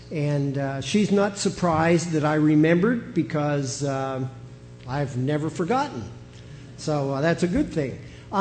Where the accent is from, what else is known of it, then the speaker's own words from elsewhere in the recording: Aliquippa, Pennsylvania, United States; I grew up outside of Aliquippa, Pennsylvania, so not very far from here. All of my uncles worked in the steel mills.